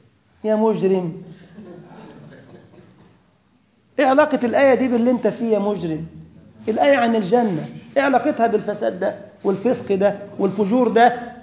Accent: Egypt; واحد جزار عندنا في مصر فتح محل جزارة، انتوا بتسموه القصاب ولا اللحام؟

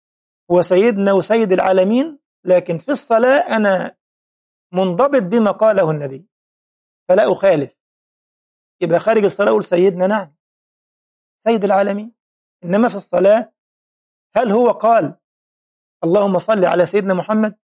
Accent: Egypt; وهذا حدث في أكثر من لقاء عندنا في مصر

